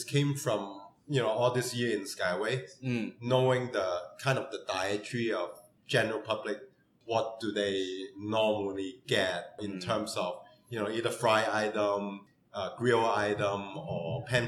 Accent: Hong Kong; English is a second language; when I grew up in Hong Kong, we don't get program like from China. We get program actually from Japan.

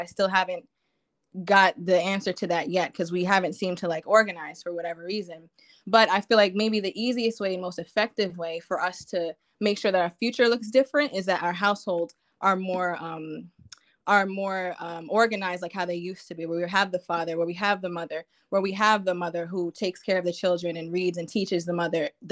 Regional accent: Long Island, New York, United States; I'm from Long Island. I'm a teacher. Yeah. Shout out to Long Island.

